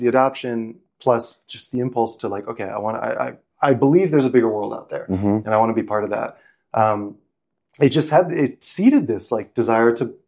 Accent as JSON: {"language": "English", "country": "United States", "tie": "born or raised there", "moved": "as an adult", "lives_now": "Japan", "said": "the easiest way to start is just like I came when I was 19 to Japan. I was I grew up in the States"}